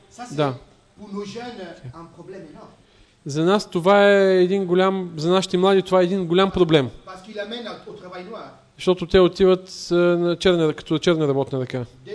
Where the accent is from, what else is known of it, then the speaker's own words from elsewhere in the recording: Rome, Lazio, Italy; Bulgarian is a second language; Аз съм италианец. Роден съм в Рим.